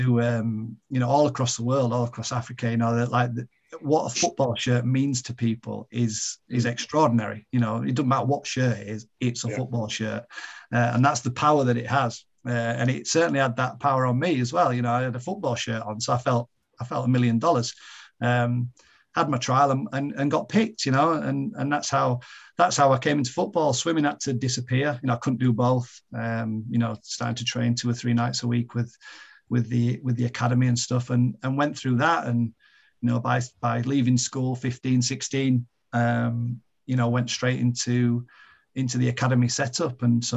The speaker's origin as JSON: {"language": "English", "town": "Huddersfield", "region": "Yorkshire and the Humber", "country": "United Kingdom", "tie": "born or raised there", "said": "I think making my debut for my hometown club and playing for Huddersfield Town was a huge occasion"}